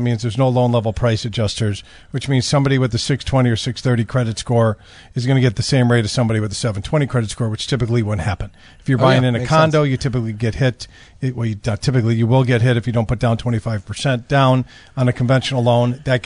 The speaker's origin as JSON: {"language": "English", "town": "Des Plaines", "region": "Illinois", "country": "United States", "tie": "born or raised there", "said": "somebody that I'm from Des Plaines. I grew up by Gulf Mill and went to Maine East."}